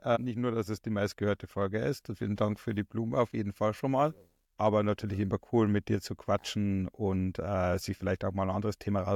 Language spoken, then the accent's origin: German; Bavaria, Germany; Man hört schon, ich komme nicht aus dem Norden Deutschlands, sondern eher aus dem Süden, aus Niederbayern, nähe Passau.